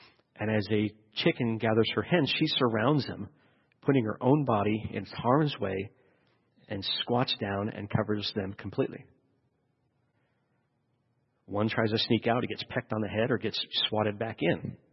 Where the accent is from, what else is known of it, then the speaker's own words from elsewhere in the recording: Canada; I am not slow, eh? I am just Canadian.